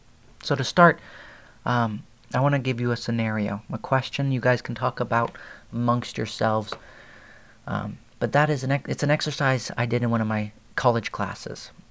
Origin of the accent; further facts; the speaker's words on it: Beijing, China; English is a second language; moved away as an adult; now in United States; in Los Angeles, and I am currently attending Biola University studying Christian ministries. And I was born in Beijing and raised my entire life there up until I came here for college.